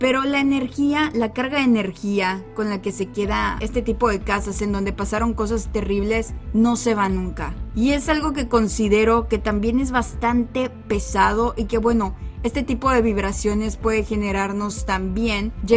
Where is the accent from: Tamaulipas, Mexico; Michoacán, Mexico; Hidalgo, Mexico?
Tamaulipas, Mexico; Matamoros; Hay una casa en Matamoros, Tamaulipas, que es el lugar de donde soy.